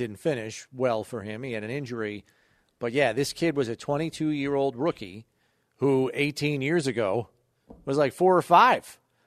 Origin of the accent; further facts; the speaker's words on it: New York, United States; I remember used to seeing a lot of pheasants growing up on Long Island